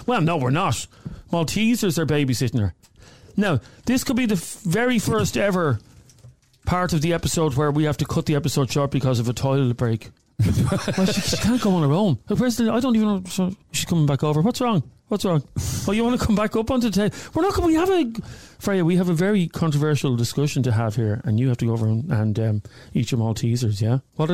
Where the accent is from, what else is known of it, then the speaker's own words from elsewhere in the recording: Ireland; accent: Irish; I'm not doing an American accent. That's my own accent.